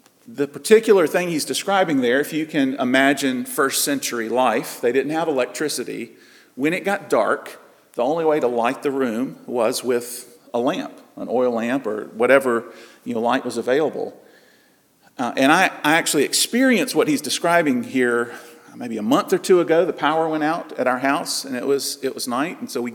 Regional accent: South Carolina, United States; I don't know if this is a regional thing from where I grew up in South Carolina or if it's everywhere

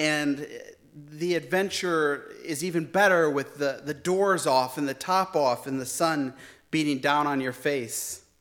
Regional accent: Toledo, Ohio, United States; Since I grew up just outside of Toledo and actually just kind of south of Detroit

